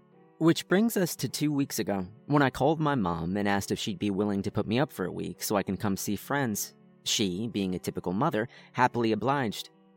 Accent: Ohio, United States; moved away as an adult; also born or lived in Washington, D.C.; now in Florida, United States; after having spent most of my younger years being raised and educated in Ohio, I struck out on my own. After 5 years in DC and almost 1 year in Florida, I've been relatively happy with my choices. But I do miss Ohio in the fall time

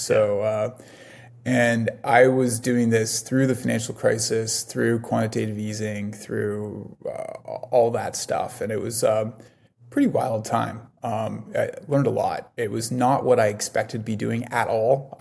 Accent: Canada; moved away as an adult; also born or lived in United States; So I'm a Canadian that studied computer science in the States.

